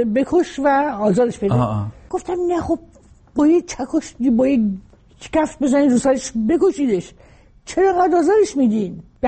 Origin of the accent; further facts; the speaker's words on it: Iran; moved away as an adult; از زمانی که من از ایران اومدم بیرون بسیاری از انگیزه های نوشتن در من تضعیف شده، برای اینکه از محیط اصلی دورم